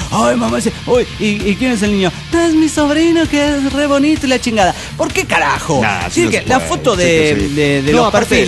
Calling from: Mexico City, Mexico; Soy ilusionado del DF mexicano.

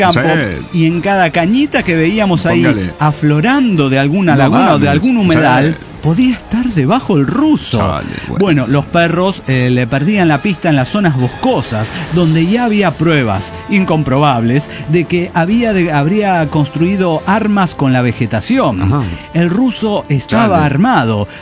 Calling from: New York, United States; el bandolero solitario desde New York

